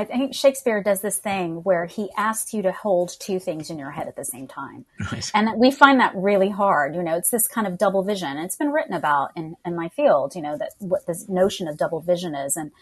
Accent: United States; And some people say it's because I'm of my accent, because I'm American for any other reason.

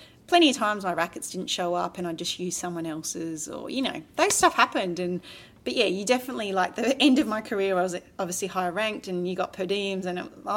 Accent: Australia; the amount you have to travel, especially as an Australian. We don't nip home.

